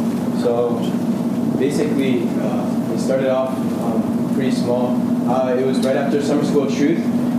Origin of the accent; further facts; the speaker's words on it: Mid-Atlantic, United States; I'm originally from the Mid-Atlantic